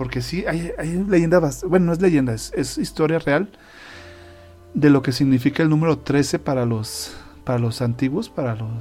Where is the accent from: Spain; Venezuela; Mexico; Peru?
Mexico; la mezcolanza que hay aquí en México, no nos damos cuenta de la gran cultura que tenemos